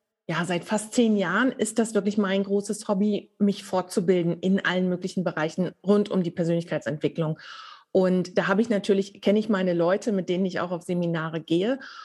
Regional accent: Flensburg, Schleswig-Holstein, Germany; born there; now in Lüneburger Heide, Germany; Gut, also geboren bin ich in Flensburg.

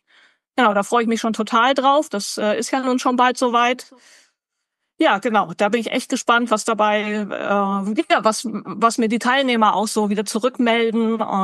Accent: Lüneburg, Lower Saxony, Germany; Ja, ich komme aus Lüneburg, also schon gerne hier im Umkreis

